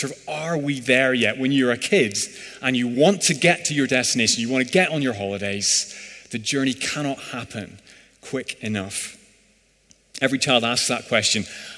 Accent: Northern Ireland, United Kingdom; Now, I grew up in Northern Ireland, so that memory is a lie. It rains just about every day there

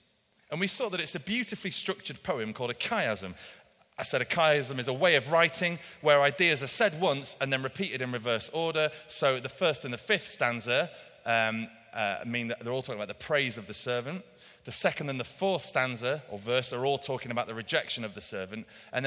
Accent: Yorkshire and the Humber, United Kingdom; also born or lived in Cardiff; Despite all appearances, I am a Welshman. I learned to talk on the mission field in Yorkshire, but I was born in Cardiff to a Valleys couple. I've got Wales in my blood, and I am fiercely patriotic.

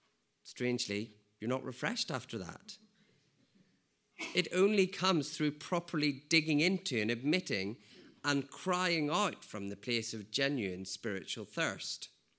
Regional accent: United Kingdom; from the UK.

